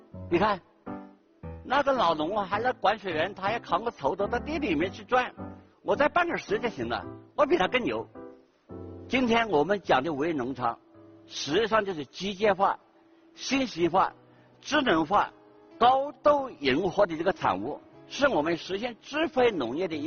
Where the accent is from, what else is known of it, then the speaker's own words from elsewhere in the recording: Hunan, China; 我从小在湖南的农村中长大